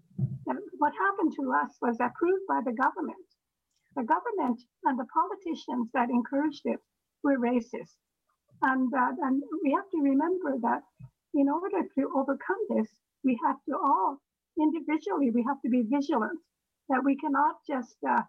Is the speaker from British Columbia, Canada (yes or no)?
yes; British Columbia, Canada; growing up in British Columbia in a racist society before, you know, through almost throughout my childhood into my adulthood.